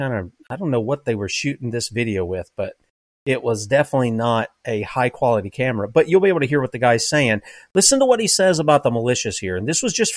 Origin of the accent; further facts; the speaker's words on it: South Carolina, United States; I know some people think I'm from there. I'm from South Carolina. I'm not from North, okay?